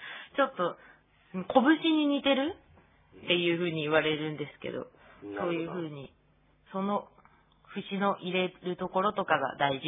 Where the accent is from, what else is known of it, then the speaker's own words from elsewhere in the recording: Nibutani, Hokkaido, Japan; 私は猿川筋の子孫で二豚にで生まれ育った … です。私は札幌大学ウレシパクラブでアイヌ文化やアイヌ語、アイヌの歌などいろいろ勉強していました。